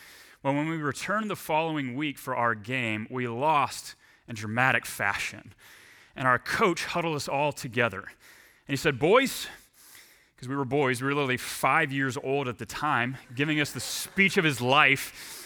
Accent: Texas, United States; I grew up in Texas, and the only sport I was good at growing up was hockey.

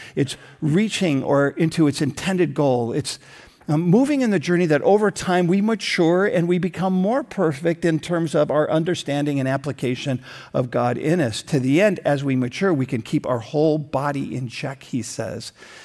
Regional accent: United States; We get to live in a country where we have the freedom of speech. I love being an American this way.

